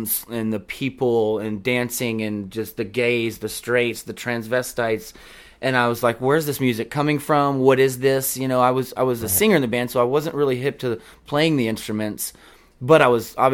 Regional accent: Round Rock, Texas, United States; I grew up in Round Rock. I went to school at McNeil High School, class of 96.

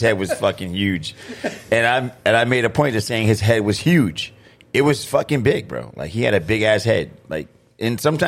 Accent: New York, United States; accent: New York; When I say beer, because of my New York accent, it just sounds like beer.

